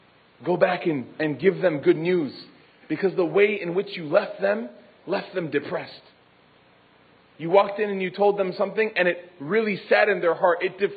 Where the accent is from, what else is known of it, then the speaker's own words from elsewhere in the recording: Chicago, Illinois, United States; One of the players after Michael Jordan, because I'm from Chicago, is Kobe Bryant.